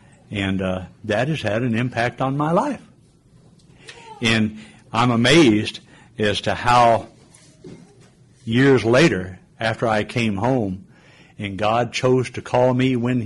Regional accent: United States; But I was born and raised in America, and how fortunate I have been.

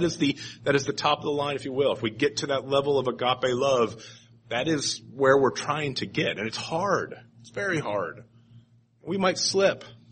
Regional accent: Indianapolis, Indiana, United States; Whenever I read this, I'm from Indianapolis. I'm a Colts fan.

